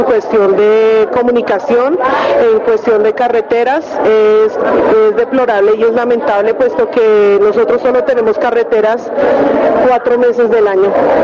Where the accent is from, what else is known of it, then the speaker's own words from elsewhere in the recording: Vichada, Colombia; estamos acá representando también a Colombia, somos colombianas